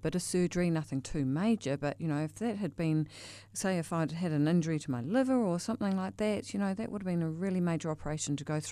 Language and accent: English; New Zealand; it just takes the fear out of letting your kids get outdoors and being Kiwi kids, you know. We sort of cotton wool them a bit